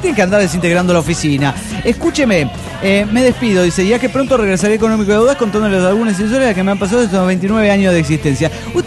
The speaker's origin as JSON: {"language": "Spanish", "town": "Monterrey", "region": "Nuevo León", "country": "Mexico", "said": "de Monterrey, Nuevo León, México."}